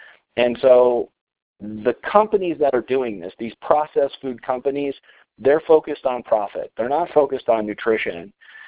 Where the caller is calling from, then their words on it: Colorado, United States; I'm calling in from Colorado tonight.